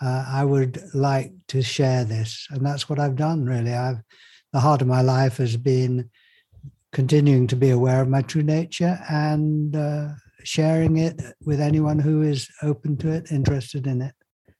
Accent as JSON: {"language": "English", "region": "Yorkshire and the Humber", "country": "United Kingdom", "tie": "born or raised there", "said": "I was a teenager, and I am in England. I was brought up in Yorkshire, and I got interested in spiritual things."}